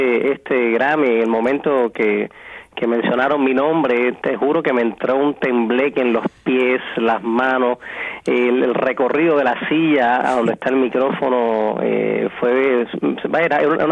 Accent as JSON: {"language": "Spanish", "country": "Cuba", "also_born_or_lived": "Spain / Miami, United States", "moved": "yes", "said": "después que salí de Cuba, empecé en España, estuve casi 10 años allá. Regresé a lo que es América, a Estados Unidos, a Florida, Miami. Estuve por 2 años"}